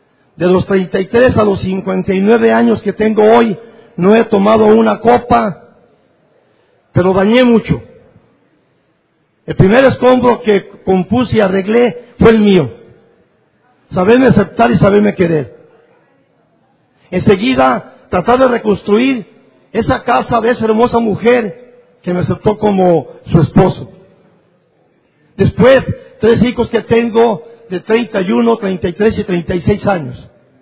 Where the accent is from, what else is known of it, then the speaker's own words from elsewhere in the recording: Sahuayo, Michoacán, Mexico; Vengo de Zahuayo, Michoacán, México.